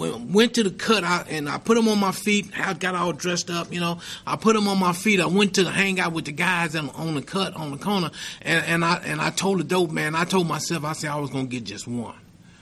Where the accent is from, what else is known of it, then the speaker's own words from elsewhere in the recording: Houston, Texas, United States; You know, I grew up in Houston. My mom had 9 kids, right? I was the youngest out of 9.